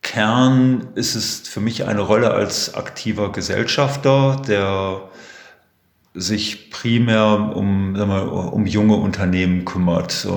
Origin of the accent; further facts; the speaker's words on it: Herford, North Rhine-Westphalia, Germany; Bin ein Kind der Region, geboren in Herford